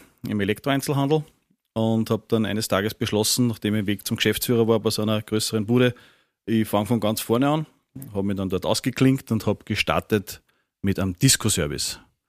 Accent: Linz, Upper Austria, Austria; born there; now in Ried im Traunkreis, Austria; Also ich bin eigentlich ein gebürtiger Linzer, lebe jetzt aber in Ried im Traunkreis.

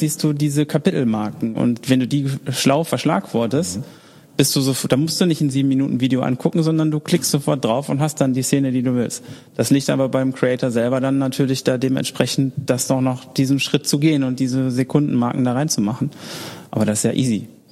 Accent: Oberhausen, North Rhine-Westphalia, Germany; now in Düsseldorf, Germany; ich komme ja ursprünglich aus Oberhausen und da ist jetzt nicht so viel zu holen, ne? Aber das war eine geile Zeit, da aufzuwachsen und auch da zu leben.

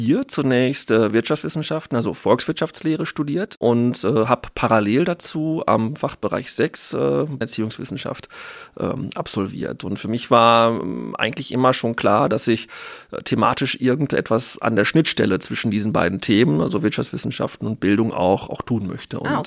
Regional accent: North Rhine-Westphalia, Germany; now in Dortmund, Germany; Tatsächlich komme ich aus Ostwestfalen.

